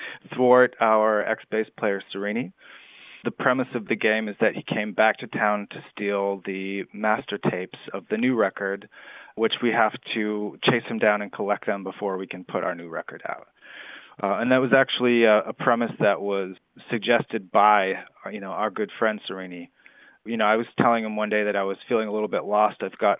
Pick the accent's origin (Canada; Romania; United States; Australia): United States; Green Bay, Wisconsin; I'm originally from Green Bay, so I couldn't help putting in some of my hometown stuff there.